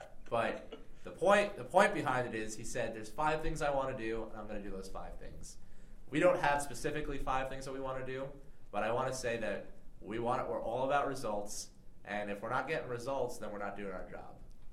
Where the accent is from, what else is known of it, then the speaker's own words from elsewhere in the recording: New York, United States; I'm from New York. I come from a very sheltered town.